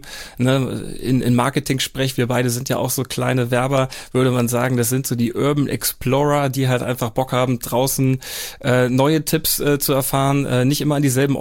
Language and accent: German; Schleswig-Holstein, Germany; oder entlang sogar der schönen Schlei, wo ich herkomme.